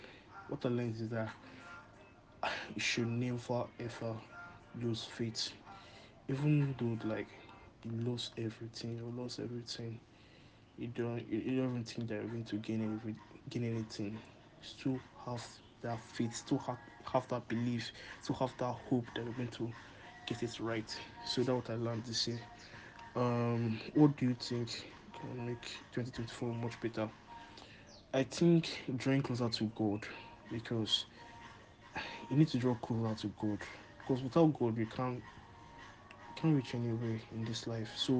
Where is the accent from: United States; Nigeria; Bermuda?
Nigeria; I'm from Nigeria.